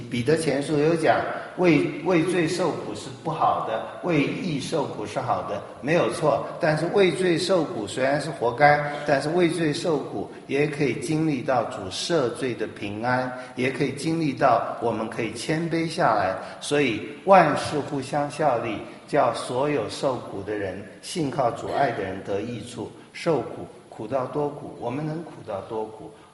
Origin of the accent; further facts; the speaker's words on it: Taiwan; 台湾，我从台湾来，我觉得台湾真是一个很好的地方